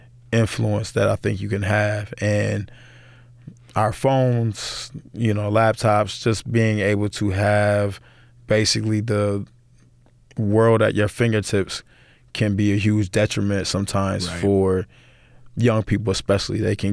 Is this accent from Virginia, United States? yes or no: no; Buffalo, New York, United States; Growing up in Buffalo, growing up in America